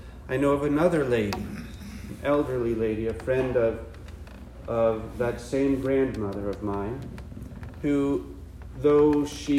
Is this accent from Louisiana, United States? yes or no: no; Chillicothe, Ohio, United States; she decided to travel with my family from where I grew up in Chillicothe, Ohio, to travel an hour to Columbus, Ohio